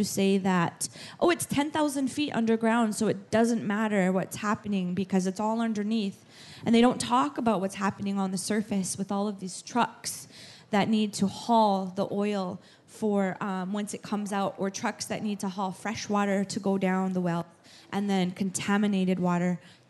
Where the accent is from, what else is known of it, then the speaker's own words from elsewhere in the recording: North Dakota, United States; I am from the United States in North Dakota.